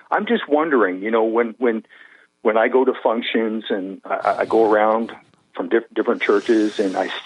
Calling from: Vancouver, British Columbia, Canada; I'm from Vancouver, Canada, BC.

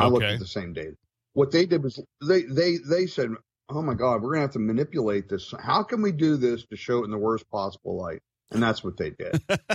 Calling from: Pennsylvania, United States; I'm calling you from Pennsylvania this morning.

